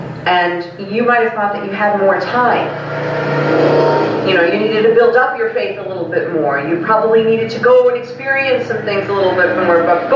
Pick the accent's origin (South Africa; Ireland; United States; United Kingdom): Ireland; I'm Irish, I was brought up Catholic. I went to Catholic schools.